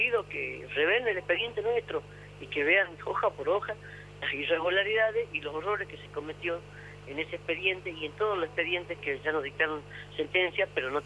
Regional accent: Argentina; Como argentinos y provincianos

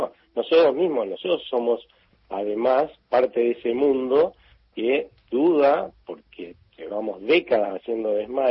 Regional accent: Argentina; Los argentinos no hemos sido conscientes o nos hemos resignado

